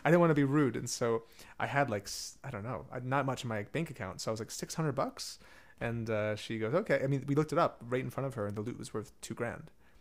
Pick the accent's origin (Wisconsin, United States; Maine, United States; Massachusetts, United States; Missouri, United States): Wisconsin, United States; Madison; And in my hometown in Madison, they had an early music festival where they have lutes and Baroque guitars and stuff.